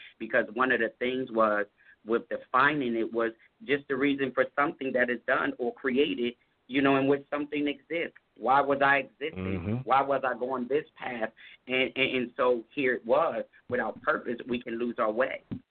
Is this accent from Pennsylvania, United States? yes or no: yes; Harrisburg, Pennsylvania, United States; even from my hometown in Harrisburg, PA